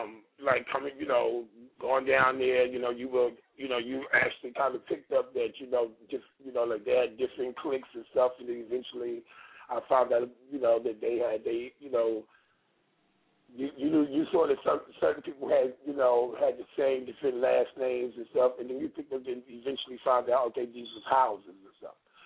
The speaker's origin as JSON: {"language": "English", "town": "New York City", "region": "New York", "country": "United States", "tie": "born or raised there", "said": "Actually, I was born in New York. I was born in Harlem Hospital on 135th Street on Lenox Avenue. I was born and actually raised in Harlem."}